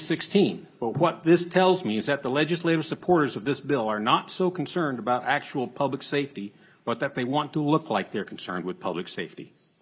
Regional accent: Big Lake, Minnesota, United States; I'm from Big Lake, Minnesota, and I work as an engineering consultant in the nuclear industry.

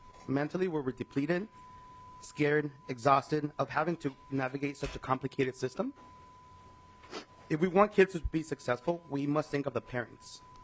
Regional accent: Rochester, Minnesota, United States; I'm from Rochester, Minnesota.

